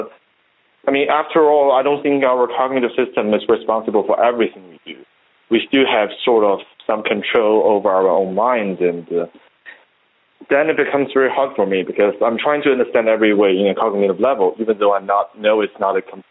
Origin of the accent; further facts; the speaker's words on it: China; English is a second language; now in United States; I was educated here, but I don't totally agree with the thoughts here. And I was raised in China back there, but I also don't agree with their thoughts either.